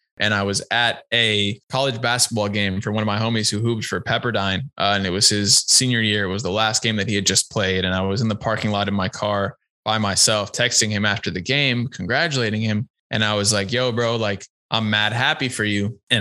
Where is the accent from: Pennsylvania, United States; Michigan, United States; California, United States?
California, United States; Los Angeles; we grew up in LA. We grew up on Fairfax and Melrose and Santa Monica, Venice, all these types of places.